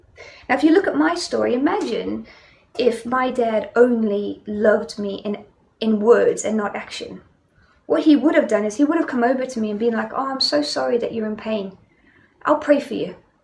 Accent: Johannesburg, Gauteng, South Africa; you know I'm from South Africa. And as a child, I grew up in Johannesburg.

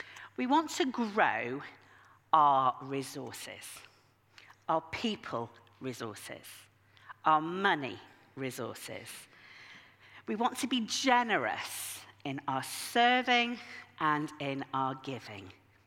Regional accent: Yorkshire and the Humber, United Kingdom; I'm from Yorkshire, if you don't know.

